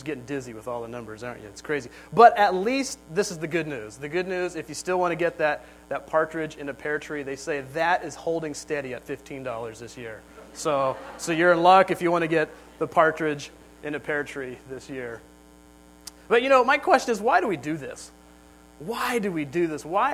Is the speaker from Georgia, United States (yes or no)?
no; California, United States; I grew up in Southern California, so it was 80 degrees on New Year's, which is always kind of cool.